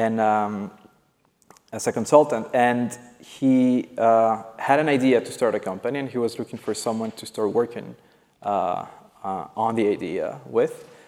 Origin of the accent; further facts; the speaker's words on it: Peru; moved away as an adult; now in Canada; I'm originally from Peru. and I got my bachelor's in physics there. After that, I went to Amsterdam to do my master's in theoretical physics. And then in 2009, I came to Canada to the Perimeter Institute to work on my PhD.